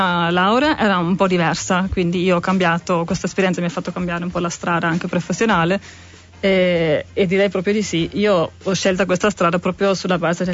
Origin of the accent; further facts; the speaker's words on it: Bavaria, Germany; Italian is a second language; moved away as an adult; also born or lived in Mexico; Allora, io sono di origine tedesca, sono della Baviera, e ho sempre vissuto là, ho fatto l'università in Germania, dopo la laurea sono andata in Messico